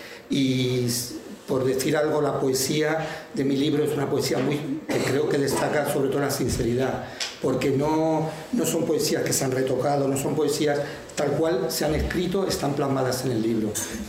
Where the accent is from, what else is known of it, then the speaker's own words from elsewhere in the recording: Tangier, Tanger-Tetouan-Al Hoceima, Morocco; moved away; nací en Marruecos, en Tánger, una ciudad preciosa, abierta al mar. Allí pasé mi infancia, muy feliz, muy tranquilo